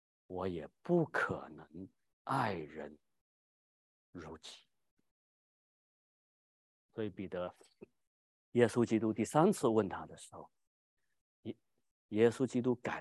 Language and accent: Chinese; Wenzhou, Zhejiang, China; accent: Wenzhou; 我们温州话是没有爱这个字的